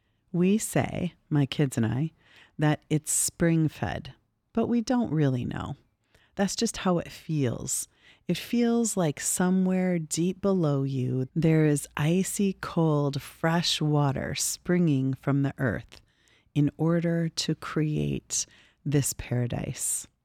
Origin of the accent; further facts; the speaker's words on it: Minnesota, United States; Growing up in Minnesota, my mind's eye has many lakes to choose from. Being raised in the land of 10,000 lakes has given me a lifetime of childhood summers spent on freshwater.